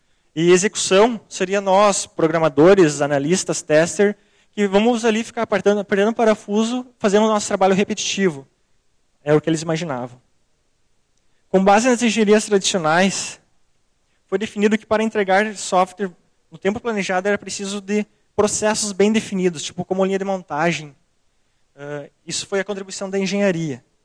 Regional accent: Passo Fundo, Rio Grande do Sul, Brazil; now in Porto Alegre, Brazil; eu sou de Passo Fundo e vim para Porto Alegre no final do ano passado.

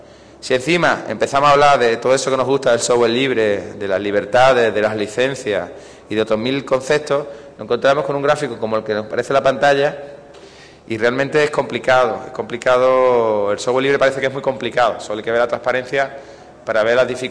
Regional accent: Andalusia, Spain; el ejemplo más claro es de donde yo vengo, en Andalucía

